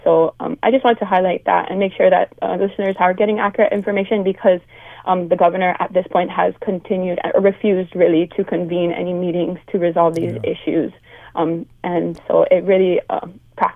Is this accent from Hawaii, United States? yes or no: yes; Hawaii, United States; Yeah, I actually was born and raised in Maui